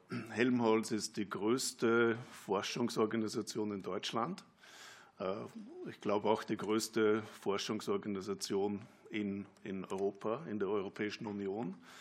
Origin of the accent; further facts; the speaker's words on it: Austria; also born or lived in North America; now in Germany; Sie hören wahrscheinlich, ich bin ein Österreicher.